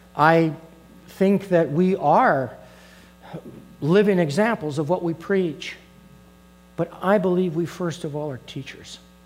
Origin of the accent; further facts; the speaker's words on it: Colorado Springs, Colorado, United States; I grew up in Colorado Springs and went all through public schools and Cheyenne High School.